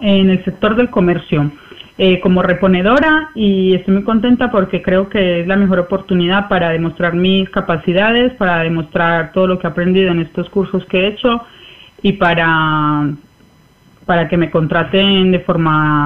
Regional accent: Colombia; now in Spain; tengo 29 años, vengo de Colombia y llevo 7 años en España.

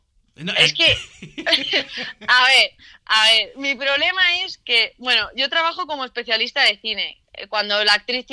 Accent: Aragon, Spain; porque claro, yo siempre que he visto el fútbol ha sido en mi pueblo, que es de Teruel

